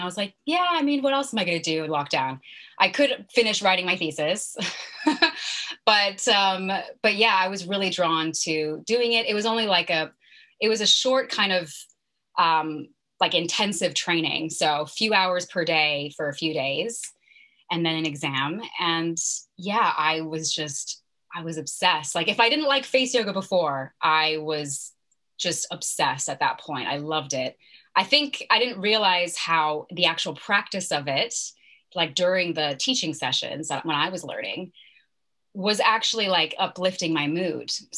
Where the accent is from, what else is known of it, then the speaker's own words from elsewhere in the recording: California, United States; also born or lived in New York; now in London, United Kingdom; So I'm currently living in London in the UK. I grew up in California and did my studies in New York.